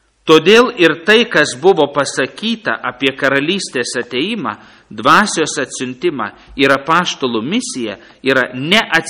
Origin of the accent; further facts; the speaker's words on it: Samogitia, Lithuania; bet ir mes, lietuviai, žemaičiai, irgi galėtumėm skaityti šventąjį raštą gimtąją kalbą